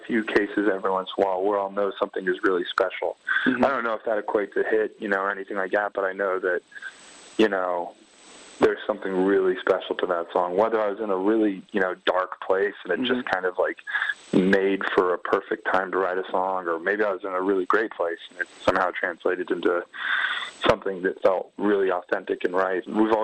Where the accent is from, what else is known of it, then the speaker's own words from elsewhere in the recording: Las Vegas, Nevada, United States; You know, I'm from Vegas, so it was good for me to get out a little bit and see the mountains and stuff and clear my head.